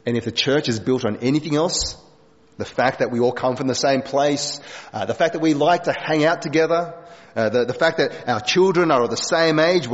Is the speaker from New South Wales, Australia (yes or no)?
yes; Wagga Wagga, New South Wales, Australia; I was born in Wagga, and that's where I grew up.